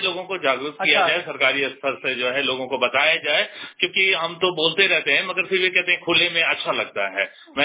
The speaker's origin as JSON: {"language": "Hindi", "town": "Jigni", "region": "Bihar", "country": "India", "said": "मेरा गांव जिगनी है, मैं बिहार का रहने वाला हूँ, कैमूर डिस्ट्रिक्ट से मैं बोल रहा हूँ।"}